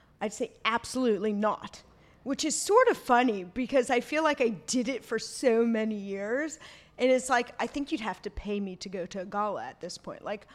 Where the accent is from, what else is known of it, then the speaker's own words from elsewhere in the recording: New York, United States; I grew up in New York, like I'm over it.